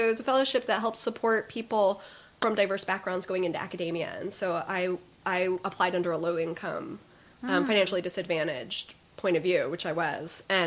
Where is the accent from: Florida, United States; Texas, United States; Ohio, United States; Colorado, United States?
Ohio, United States; And I grew up in Ohio, so when we wanted to see art, we would drive to New York and we would drive to Chicago just to look at art.